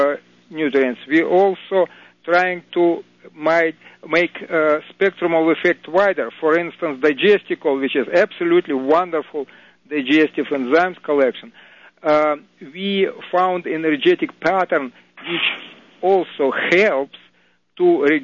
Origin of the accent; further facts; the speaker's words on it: Russia; English is a second language; moved away as an adult; now in United States; I'm from Russia originally. Now I'm 18 years here in the United States.